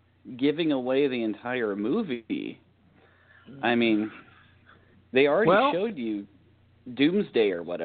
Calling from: Oregon, United States; from Oregon.

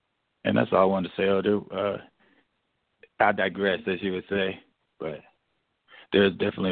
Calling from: Corona, California, United States; I'm calling from California, actually Corona, California.

